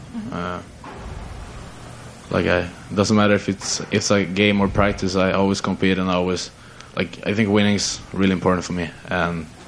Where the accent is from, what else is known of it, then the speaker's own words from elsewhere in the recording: Stockholm, Stockholm County, Sweden; English is a second language; I grew up in Stockholm. It's where I live and where I always live.